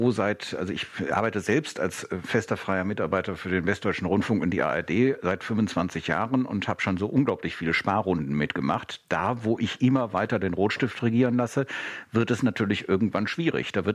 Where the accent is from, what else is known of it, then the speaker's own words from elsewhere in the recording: North Rhine-Westphalia, Germany; ich komme aus Nordrhein-Westfalen